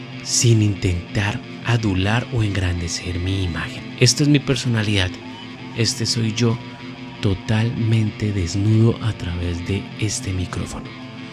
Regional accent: Colombia; born there; Yo nací en Colombia en 1988, por ende tengo 35 años. Nací el 1 de enero a las 12 y 45 de la noche.

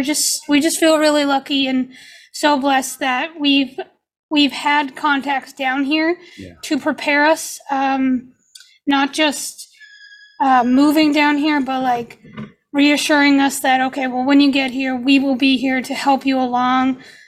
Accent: Canada; we're from Canada, right? So we're used to cold, snow

